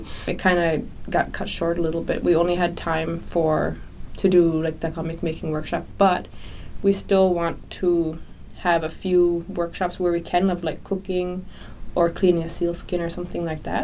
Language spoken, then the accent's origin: English; Hopedale, Newfoundland and Labrador, Canada; now in Nain, Canada; I'm originally from Hopedale, but I'm living here in Nain now